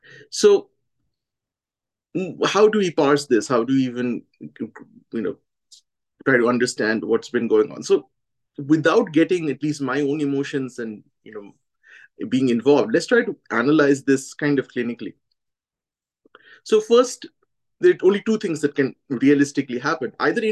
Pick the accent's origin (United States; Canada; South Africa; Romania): Canada; being Canadian again, I just find that so outrageous.